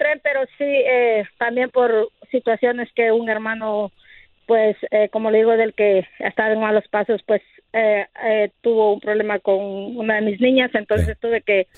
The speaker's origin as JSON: {"language": "Spanish", "country": "Honduras", "tie": "born or raised there", "said": "En Honduras."}